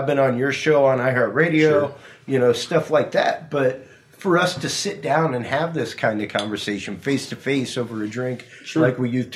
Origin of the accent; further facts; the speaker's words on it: Houston, Texas, United States; I grew up in the west side of Houston.